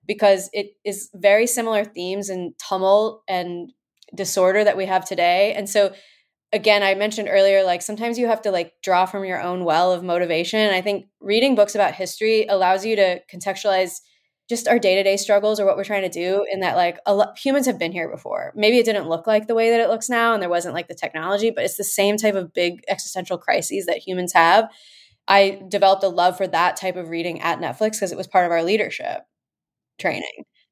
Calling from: Maryland, United States; I'm joining here from Maryland, and you're listening to Women in Tech.

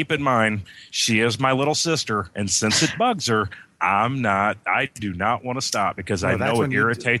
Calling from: Indiana, United States; I am in the southwest tip of Indiana.

